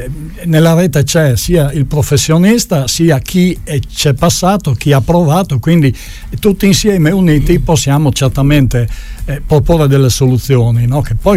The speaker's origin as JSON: {"language": "Italian", "region": "Friuli-Venezia Giulia", "country": "Italy", "tie": "born there", "said": "sono nato qui in Carnia, ho cominciato a bere giovanissimo in Carnia, poi mi sono trasferito fuori"}